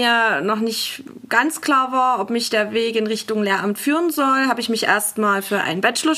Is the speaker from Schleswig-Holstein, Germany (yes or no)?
no; Hammerbrücke, Saxony, Germany; Ich stamme auch hier aus der Region. Ich bin aufgewachsen in Hammerbrücke. Nach meinem Abitur habe ich dann in Erfurt studiert.